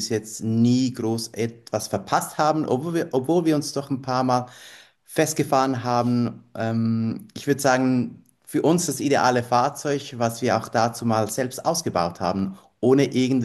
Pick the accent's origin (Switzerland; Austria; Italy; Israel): Switzerland; now in Czechia; Ich bin ursprünglich, also in der Schweiz geboren, aufgewachsen. Meine Mutter ist aber Spanierin, mein Vater Italiener. Und vor etwa 10 Jahren sind wir nach Tschechien ausgewandert